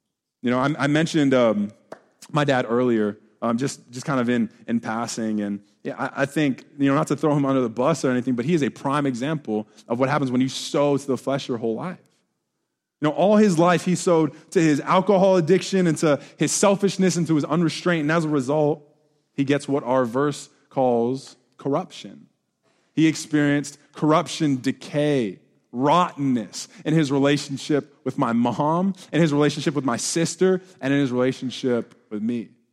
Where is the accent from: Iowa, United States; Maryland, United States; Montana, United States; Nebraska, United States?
Nebraska, United States; We're from Nebraska, right? Like we're corn huskers, you know?